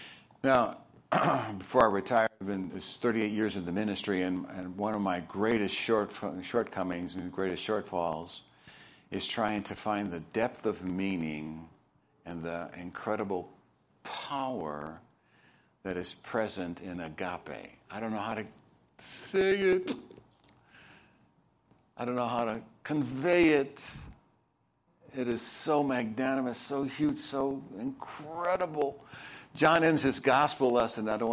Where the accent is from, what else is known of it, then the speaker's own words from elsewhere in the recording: Chicago, Illinois, United States; Aurelio's Pizza is from Chicago. I'm from Chicago, and so it's got my favorite.